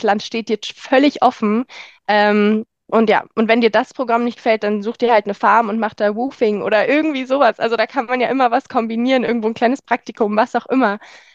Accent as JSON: {"language": "German", "country": "Germany", "said": "Da sagt man dann halt einfach, hey, ich bin Deutsche, ich bin noch nicht so top und dann funktioniert das ohne Probleme."}